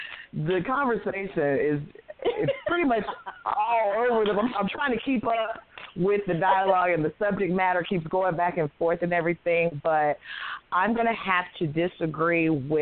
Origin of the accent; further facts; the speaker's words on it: Nashville, Tennessee, United States; I'm from Nashville.